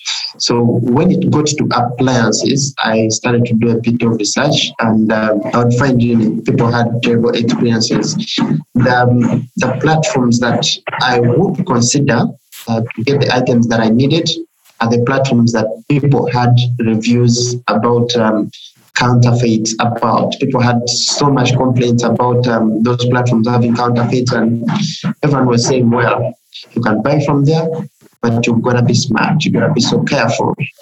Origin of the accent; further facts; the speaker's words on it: Tororo, Eastern Region, Uganda; I come from Tororo, Eastern Uganda.